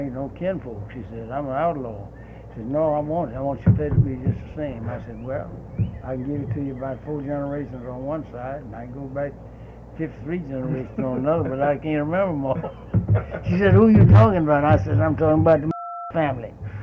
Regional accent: Nashville, Tennessee, United States; I was from Nashville.

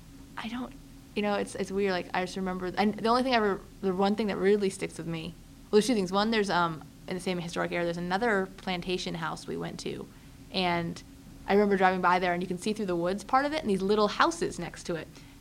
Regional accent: Roswell, Georgia, United States; But if I'm talking to someone from that area or from Georgia in general, I'll say Roswell. And then I'll say it's a suburb near Atlanta, just to clarify for people, but I'll still say I'm from Roswell.

